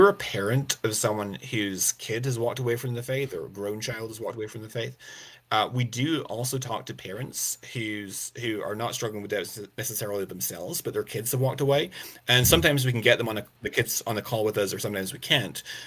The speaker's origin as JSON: {"language": "English", "town": "Glasgow", "region": "Scotland", "country": "United Kingdom", "tie": "born or raised there", "said": "I'm from the UK, right? So I'm actually Scottish. I was born and raised in the suburb of Glasgow. So I'm kind of Glaswegian, believe it or not."}